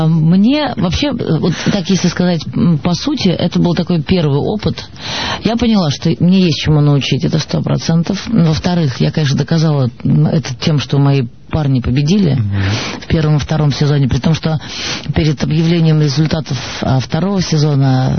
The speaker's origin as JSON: {"language": "Russian", "region": "Saint Petersburg", "country": "Russia", "tie": "born or raised there", "said": "Поэтому мы сыграем в Питере. Это мой родной город."}